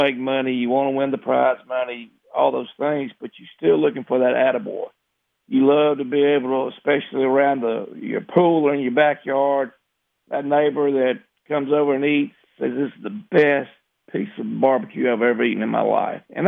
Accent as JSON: {"language": "English", "town": "Vienna", "region": "Georgia", "country": "United States", "tie": "born or raised there", "said": "There's a big event right here south of my hometown in Vienna, Georgia, just in the same county where I live now that I lived all my life, 140 teams."}